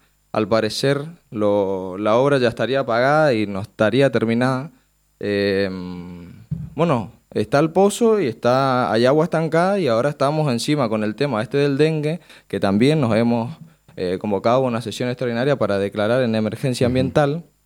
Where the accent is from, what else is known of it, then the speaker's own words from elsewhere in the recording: Santo Tomé, Corrientes, Argentina; nosotros somos ciudadanos de Santo Tomé y vemos la problemática